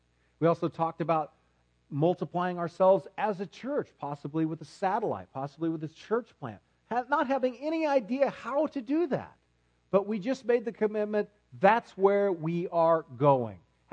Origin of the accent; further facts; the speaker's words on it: Newton, Iowa, United States; Scott graduated from Newton, Iowa, my hometown, in 1980.